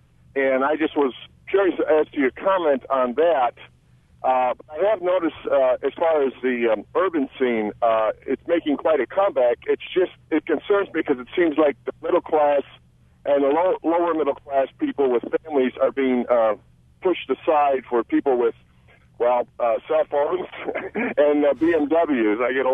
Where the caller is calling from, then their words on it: Chicago, Illinois, United States; because I am from Chicago, and hopefully the renewed part of it can reach, hopefully, a little further out.